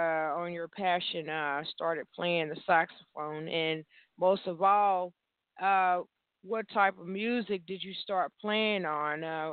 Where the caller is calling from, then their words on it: Evansville, Indiana, United States; I'm calling from Evansville, Indiana, my hometown.